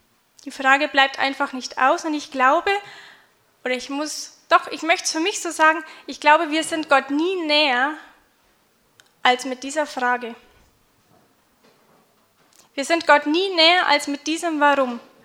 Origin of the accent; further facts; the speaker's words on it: Bavaria, Germany; ich komme aus der Nähe von München, bin 27 Jahre alt und von Beruf Kindergärtnerin. Ich bin normal auf dem Land, ländliche Städtchen aufgewachsen, habe gute christliche Erziehung genossen.